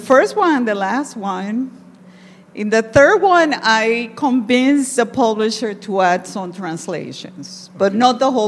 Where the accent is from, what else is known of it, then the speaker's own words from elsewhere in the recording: Puerto Rico; which is something we grew up in Puerto Rico.